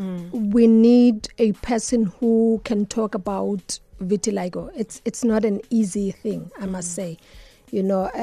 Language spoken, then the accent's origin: English; South Africa; Sarafina, it just, you know, as a South African, you feel proud.